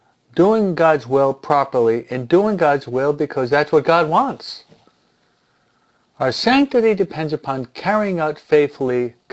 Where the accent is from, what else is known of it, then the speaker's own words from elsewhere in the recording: New York, United States; Being a New Yorker myself, it's true.